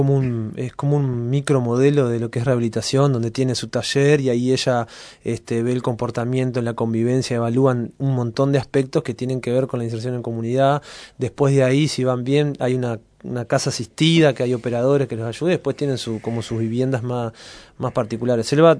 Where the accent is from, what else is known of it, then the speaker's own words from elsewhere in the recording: Fray Bentos, Río Negro, Uruguay; yo soy de Fray Bentos, ¿no?